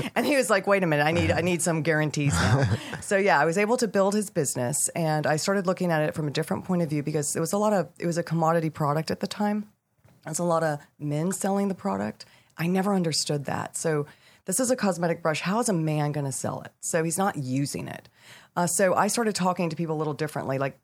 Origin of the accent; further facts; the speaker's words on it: Nashville, Tennessee, United States; It was very weird because we were raised in Nashville.